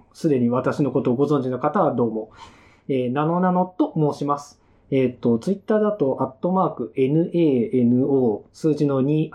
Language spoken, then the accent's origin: Japanese; Nagoya, Aichi, Japan; moved away as an adult; now in Tokyo, Japan; もともと私の実家って名古屋なんですけれども、まあ、大学進学を機に上京しまして、